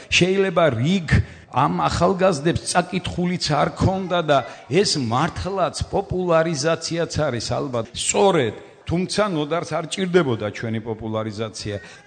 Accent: Chokhatauri, Guria, Georgia; ეს კიდევ ერთხელ აფიქსირებს, რომ ჩოხატაური ეს არის ჩემი და ჩვენი მშობლიური კუთხე.

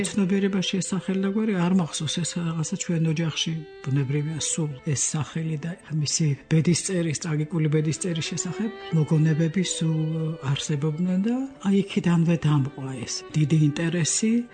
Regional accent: Tbilisi, Georgia; მე გავიზარდე პედაპირ ამ ბაჯანიშვილის თეატრის ატმოსფეროში

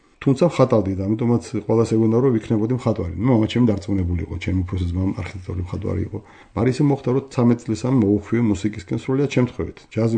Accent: Batumi, Adjara, Georgia; ისე მოხდა რომ დავიბადე, თქვა ხელოვანთა ოჯახში. მამა მხატვარი იყო. … ძალიან ცნობილი, ძალიან საყვარელი პიროვნება ბათუმის ეშხი იყო

